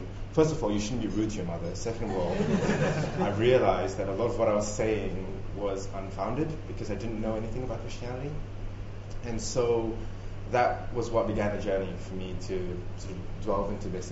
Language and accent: English; Malaysia; growing up in Malaysia.